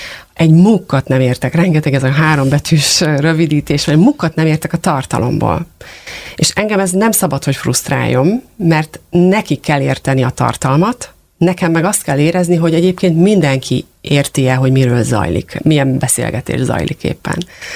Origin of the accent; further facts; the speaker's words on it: Hungary; Lehet, hogy nem jön annyira könnyen, mert magyarok vagyunk, mi egy picit távolságtartóak, nem vagyunk annyira direktek